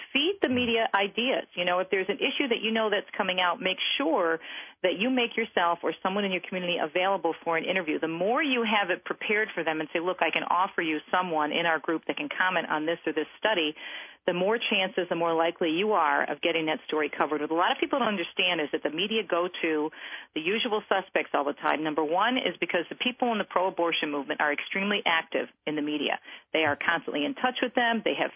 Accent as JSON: {"language": "English", "region": "Michigan", "country": "United States", "tie": "born or raised there", "said": "across my home state of Michigan."}